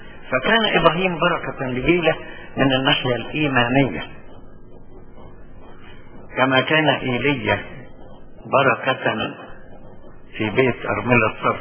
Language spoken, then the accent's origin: Arabic; Egypt; وده قانون معتمد عندنا في مصر يعني.